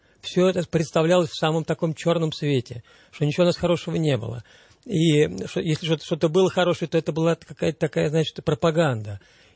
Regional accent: Ukraine; Я помню, как вот так же живешь там в детстве на Украине.

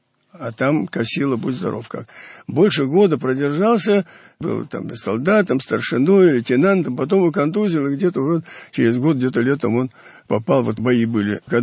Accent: Moscow, Russia; я москвич же.

